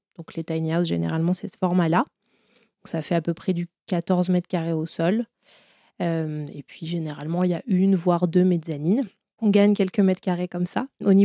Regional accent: Grenoble, Auvergne-Rhône-Alpes, France; parce que moi, je suis originaire de Grenoble. J'ai vécu à l'étranger pendant mes études

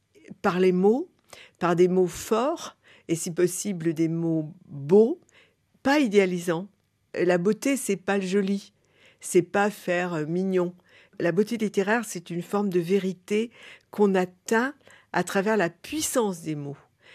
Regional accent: Lorient, Brittany, France; born there; qui était parti par ma ville natale, Lorient, vers les Indes

